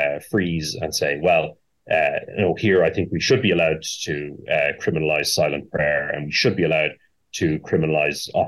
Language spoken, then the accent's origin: English; Ireland; I'm an Irishman